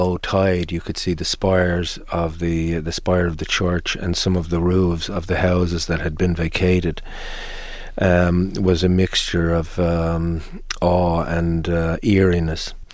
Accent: Ireland; as an Irishman. I grew up listening to tales of towns buried underwater.

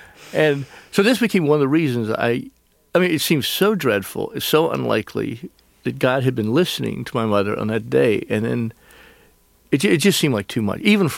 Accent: the South, United States

